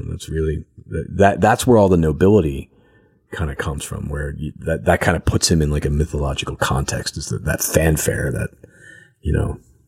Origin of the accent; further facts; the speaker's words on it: Pennsylvania, United States; I'm from like right outside of Philadelphia.